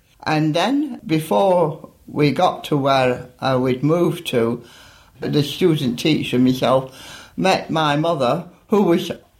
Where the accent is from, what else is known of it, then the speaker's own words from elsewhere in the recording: Manchester, North West England, United Kingdom; born there; I was born in Manchester, of Scottish parents, 29th of January 1929. So I am now 88 years old.